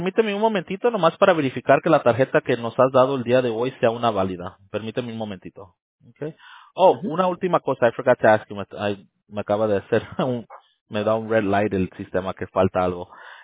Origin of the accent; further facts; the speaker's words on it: Monterrey, Nuevo León, Mexico; my familia mía somos de Nuevo León, de Monterrey.